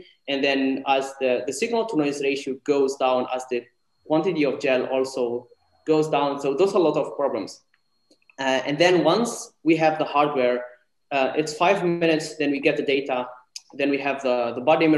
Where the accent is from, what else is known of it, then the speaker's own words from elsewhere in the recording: Tunisia; including in my home country, Tunisia.